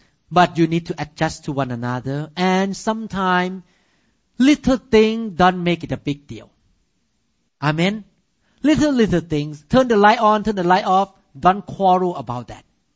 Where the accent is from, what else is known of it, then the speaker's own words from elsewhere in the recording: Montana, United States; But I like 65 because I grew up in Montana.